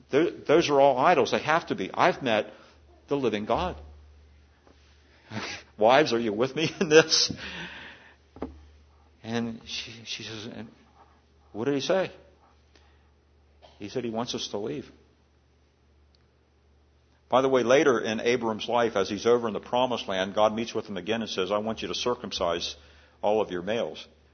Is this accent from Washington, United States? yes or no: no; Maryland, United States; In Maryland, in my home state of Maryland, there was a model city they built years ago